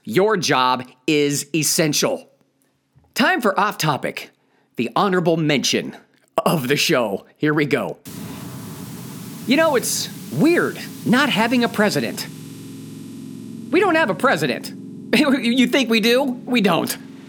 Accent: Ohio, United States; moved away; also born or lived in Los Angeles; I moved back to my home state of Ohio from Los Angeles, aka Satan's colon, after 24 years.

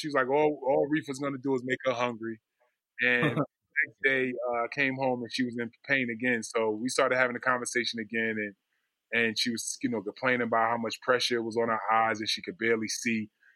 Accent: Orange, New Jersey, United States; growing up in Orange, New Jersey, you know, I grew up in the 80s during the war on drugs.

